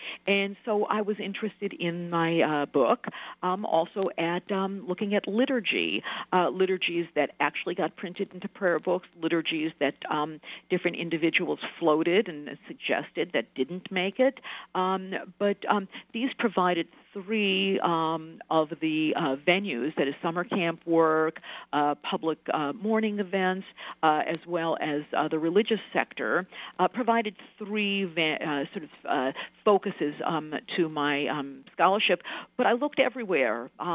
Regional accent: Milwaukee, Wisconsin, United States; my hometown, which happened to be Milwaukee, there was every year a Warsaw Ghetto Memorial Program.

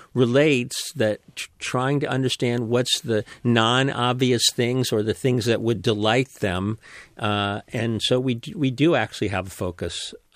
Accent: Ohio, United States; moved away; I was raised in Ohio, and I'm sure it seemed flaky from that distance to the people in Ohio. But once I got out here, it made a lot of sense to me.

